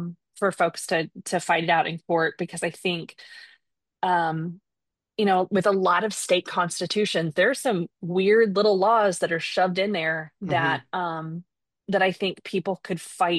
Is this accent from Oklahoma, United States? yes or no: yes; Oklahoma, United States; like my home state of Oklahoma